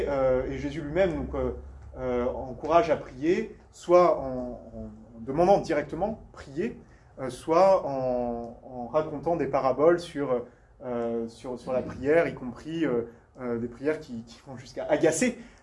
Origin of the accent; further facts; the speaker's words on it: France; je pense, en tant que Français